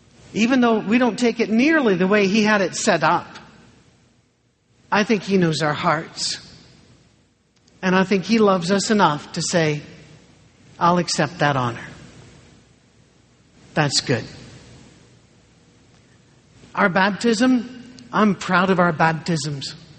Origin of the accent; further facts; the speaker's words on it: Scotland, United Kingdom; I'm Scottish.